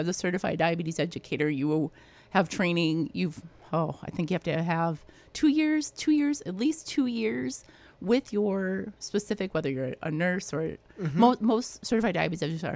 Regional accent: Michigan, United States; now in Wisconsin, United States; I know we have it in Wisconsin. I grew up in Michigan and we had it over there, was a camp for kids with diabetes.

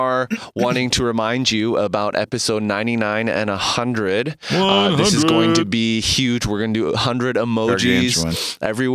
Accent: Canada; now in United States; But as a Canadian, when I moved to the States, I had a letter that I had to mail out.

